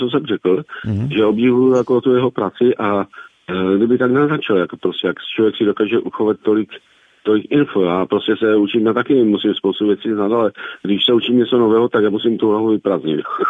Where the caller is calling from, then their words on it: Ostrava, Moravian-Silesian Region, Czechia; z Ostravy